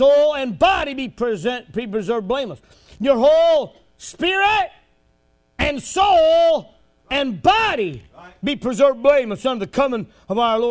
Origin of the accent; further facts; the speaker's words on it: United States; Listen, I love the fact that I'm an American.